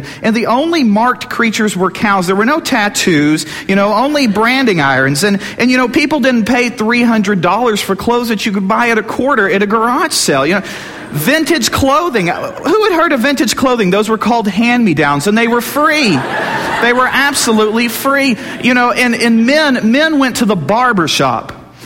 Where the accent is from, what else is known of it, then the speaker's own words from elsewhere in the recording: Crawford, Texas, United States; I grew up in Crawford, Texas, which was a very small town. There were actually more farm animals than people in Crawford, Texas.